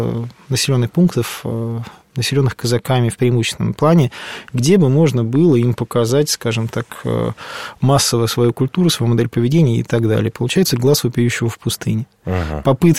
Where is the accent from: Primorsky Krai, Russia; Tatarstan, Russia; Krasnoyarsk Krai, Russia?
Krasnoyarsk Krai, Russia; я сам кубанский казак, я сам с Красноярского края родом.